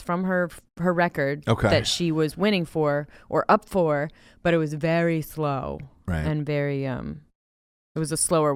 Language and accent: English; New Orleans, Louisiana, United States; Like, I'm from New Orleans.